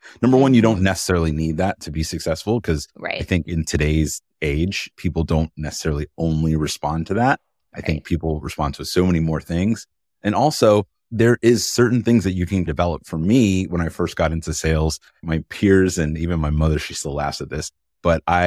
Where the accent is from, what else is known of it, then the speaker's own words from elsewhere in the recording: New York, United States; I'm a big Yankees fan because I'm from New York.